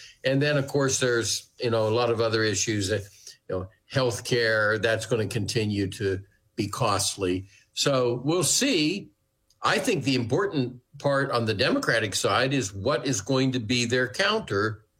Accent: Ohio, United States; I'm from Ohio. Wright-Patterson Air Force Base shut down over a drone.

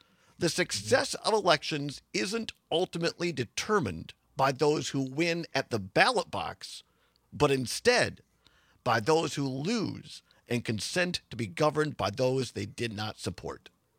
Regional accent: Wisconsin, United States; I grew up in Southwest Wisconsin.

